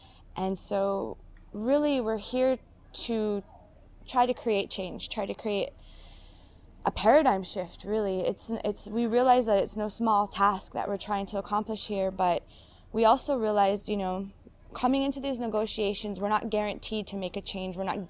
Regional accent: Fort Berthold, North Dakota, United States; I am Mandan Hidatsa Narikara. I'm from Fort Berthold, which is located in the state of North Dakota. And I'm here in Cancun, Mexico

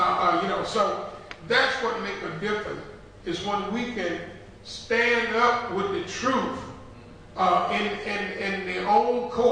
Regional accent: Dothan, Alabama, United States; And the thing over here, right in my hometown, Dothan, Alabama, there they killed my cousin.

